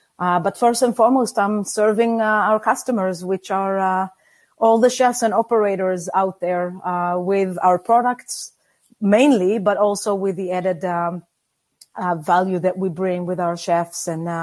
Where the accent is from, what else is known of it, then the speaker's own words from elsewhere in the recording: Israel; moved away as an adult; now in United States; I was born and raised in Israel and packed my two suitcases and came to the States almost 22 years ago.